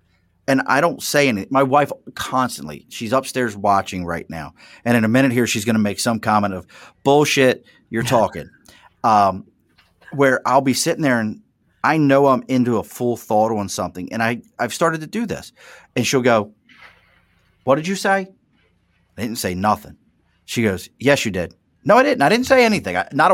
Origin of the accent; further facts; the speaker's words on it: Baltimore, Maryland, United States; So the house we lived in Baltimore – that's where I grew up. I grew up in Baltimore.